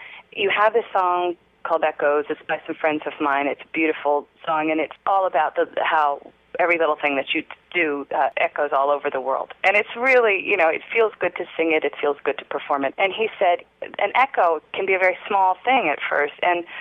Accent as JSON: {"language": "English", "region": "Scotland", "country": "United Kingdom", "said": "I'm Scottish, you know, I can probably put anything in there"}